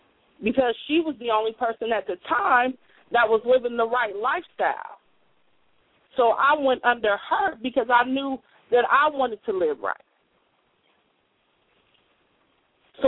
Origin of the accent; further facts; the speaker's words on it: Columbus, Ohio, United States; I'm from Columbus, Ohio, and I am Sister Aina's niece.